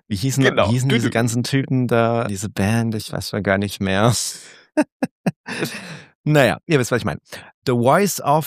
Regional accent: Saarland, Germany; Im Saarland, das ist bemerkt. Hat man übrigens auch einen Ausdruck dafür, das ist ja meine alte Heimat.

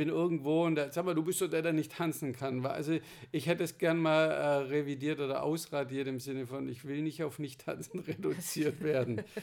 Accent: Germany; Wir sind hier vor allem in Deutschland nicht wirklich aufgewachsen mit einer Fehlerkultur.

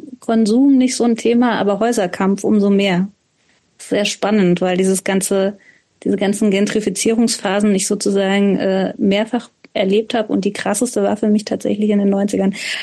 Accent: Leipzig, Saxony, Germany; also ich bin in Leipzig groß geworden

